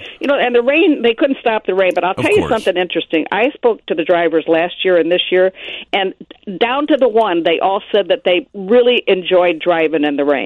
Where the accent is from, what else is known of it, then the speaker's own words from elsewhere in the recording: Illinois, United States; I did go to some of these races when, you know, I grew up in Southern Illinois.